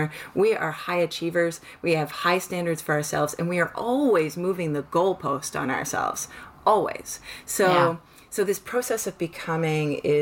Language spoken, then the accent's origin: English; Canada; I'm from Canada.